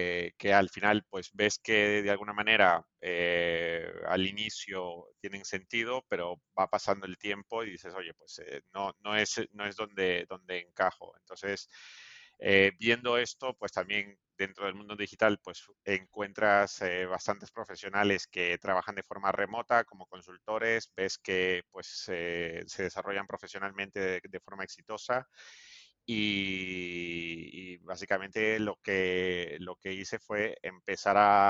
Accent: Ecuador; now in Spain; Pues yo tampoco vengo de España, yo vengo de Ecuador, ya desde el 2006 por aquí.

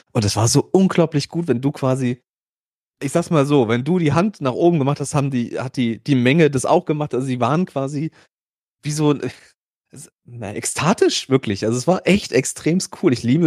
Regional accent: Germany; ich bin Deutscher.

